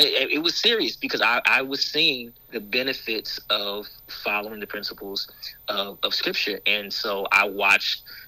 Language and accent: English; Seattle, Washington, United States; I am originally from Seattle with southern roots in Georgia. So my folks are from Georgia, Macon and Valdosta, Georgia. And so I'm a Northwest boy, a city boy